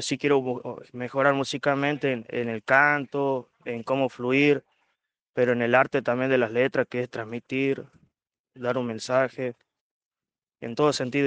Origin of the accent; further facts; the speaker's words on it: Perico, Jujuy, Argentina; Sí, de Perico.